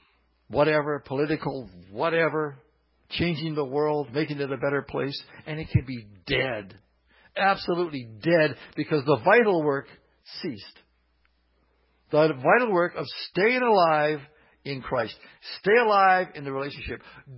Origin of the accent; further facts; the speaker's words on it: Canada; We need to say, I'm sorry more often, not because we're Canadian